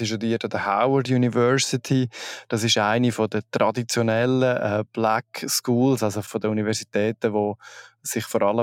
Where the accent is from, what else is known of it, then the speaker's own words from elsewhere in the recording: Switzerland; Und bei uns in der Schweiz würde man wahrscheinlich sagen, vom Himmel geht.